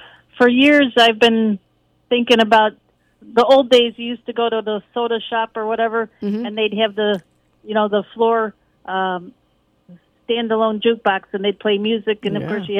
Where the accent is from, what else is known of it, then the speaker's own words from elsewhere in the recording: Chicago, Illinois, United States; because I'm from Chicago, so it's like it'd be kind of cool to hear.